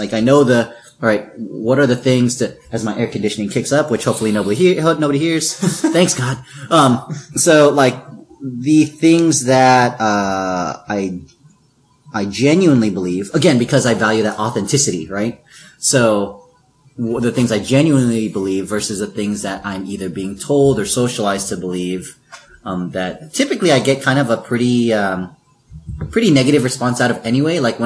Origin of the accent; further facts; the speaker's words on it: Philippines; Where your parent? Like where are you? Oh, I'm Filipino.